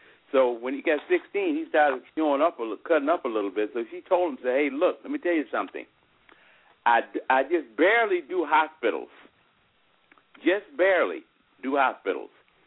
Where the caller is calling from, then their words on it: Rockford, Illinois, United States; I'm calling you from Rockford.